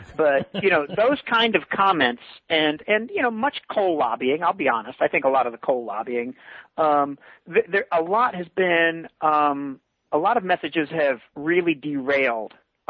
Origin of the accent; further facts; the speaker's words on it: United States; as an American, I refuse to believe that.